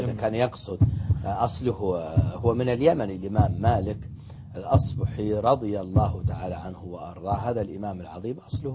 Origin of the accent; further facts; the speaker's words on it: Saudi Arabia; نحن أبناء المملكة العربية السعودية ليس عندنا أحزاب وليس عندنا تحزبات